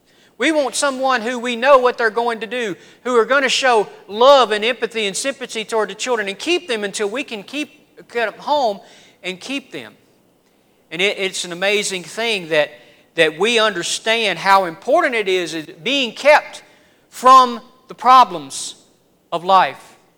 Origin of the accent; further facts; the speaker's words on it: Deep South, United States; No, but, you know, being raised in the Deep South, we had some terminology and some phrases that sometimes make sense